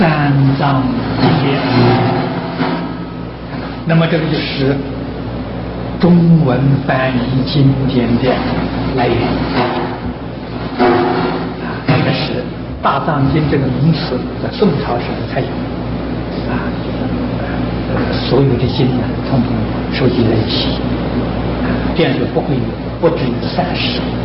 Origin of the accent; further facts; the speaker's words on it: Anhui, China; 我的故乡是安徽，我家乡有个寺庙，在当地是很有名的